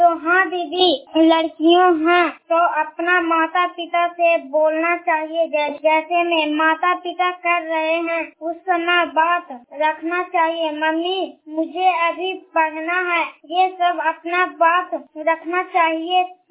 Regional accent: Chandi Dih, India; Chandi D के रहने वाली हूँ।

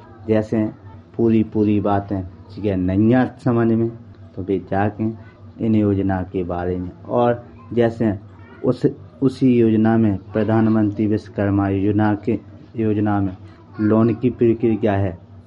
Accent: Bamrauli, India; बामरौली से हैं

